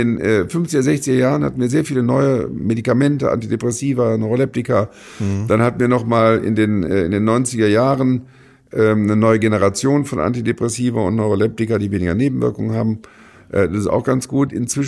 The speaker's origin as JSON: {"language": "German", "region": "Rhineland", "country": "Germany", "said": "als Rheinländer redet man gerne"}